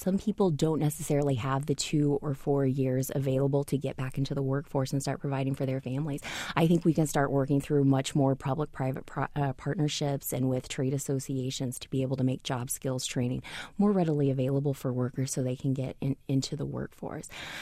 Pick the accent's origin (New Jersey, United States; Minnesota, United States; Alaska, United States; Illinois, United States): Illinois, United States; Effingham; now in Champaign, United States; Growing up in Effingham, when I was in high school, my family was going through a very hard time, and I left high school whenever I was 17, and I was working in a printing factory.